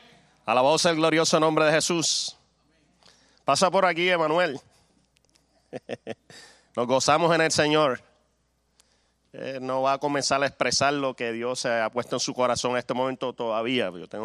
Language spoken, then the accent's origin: Spanish; Puerto Rico; now in Venezuela; bien puertorriqueño de allá de la montaña, porque mi esposa es venezolana, de allá de Maracay, que yo soy ya prácticamente venezolano, pequeño, allá acá por tantos años, hasta la música se me ha pegado